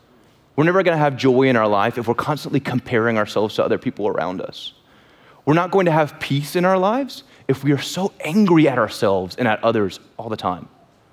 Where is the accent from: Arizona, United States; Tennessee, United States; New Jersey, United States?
Tennessee, United States; Knoxville; I grew up in Knoxville, so the bumpkin, I'm gonna lose all of you.